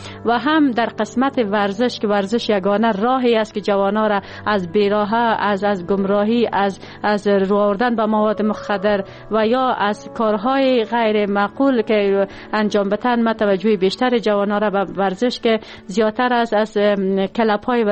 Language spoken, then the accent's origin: Persian; Siadan, Parwan, Afghanistan; born there; ، در ولایت پروان قریه سیادان متولد شدیم، در خانه خانواده روشن فکر و تحصیلات ابتدایی خود در مکتب نمبر 2 شهر چاریکار و دوره لیسه خود در لیسه هوره جلالی به پایان رساندیم